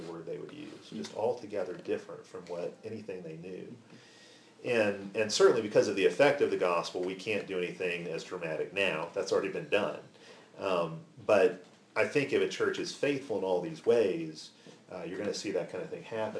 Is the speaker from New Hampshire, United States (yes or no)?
no; Illinois, United States; I grew up outside of Chicago where, even when I lived there, growing up in the 80s and early 90s, still you had these very ethnically distinct communities